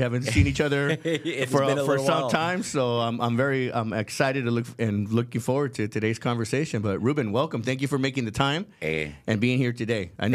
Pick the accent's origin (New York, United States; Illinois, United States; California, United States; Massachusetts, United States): California, United States; I grew up in Southern California.